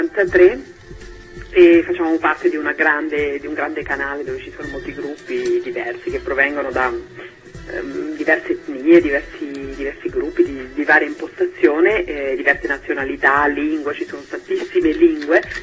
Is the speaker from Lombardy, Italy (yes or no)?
no; Umbria, Italy; now in Netherlands; Io non sono lucana, sono umbra, però dall'Olanda la cosa strana è proprio questa, che io dall'Olanda ho riscoperto il sud